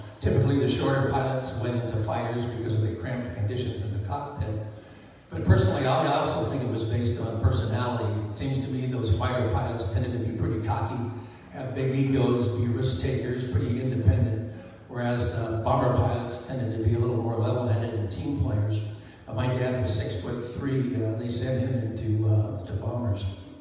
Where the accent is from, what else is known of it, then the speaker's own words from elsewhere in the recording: Pasadena, California, United States; born there; I also was born in Pasadena and went to UCLA.